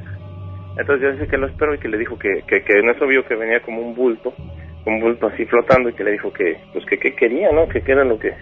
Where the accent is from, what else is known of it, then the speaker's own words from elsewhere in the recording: Mexico City, Mexico; now in United States; Yo soy originario de México, Distrito Federal.